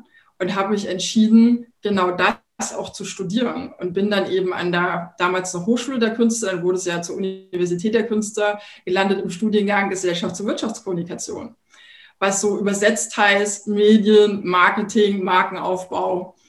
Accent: Thuringia, Germany; moved away as an adult; now in Berlin, Germany; Ich komme ja ursprünglich aus Thüringen, bin jetzt seit, das muss ich mal kurz rechnen, 26 Jahren in Berlin und bin da sehr behütet aufgewachsen.

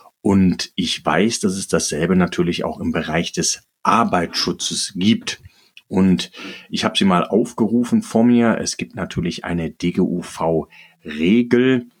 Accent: North Rhine-Westphalia, Germany; bei uns im Rheinland, im Ruhrgebiet

